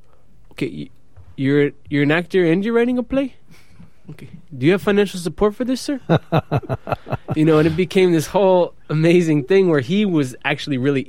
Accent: Kabul, Afghanistan; But not me. I'm from Kabul. That's a pretty big city. Yeah, I was the cute speech and debate kid from Afghanistan, so everyone was cool with me. You know, I'm Muslim

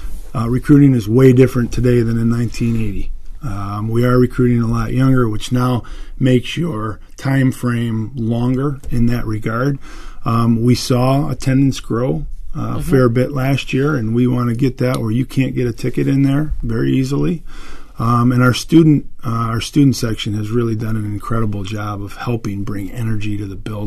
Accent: Detroit, Michigan, United States; I grew up in Metro Detroit and probably had more exposure to Michigan football at that time.

